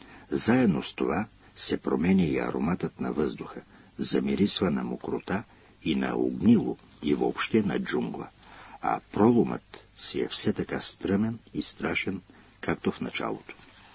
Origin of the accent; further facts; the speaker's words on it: Yavrovo, Plovdiv Province, Bulgaria; край моето родно село Яврово в Родопите.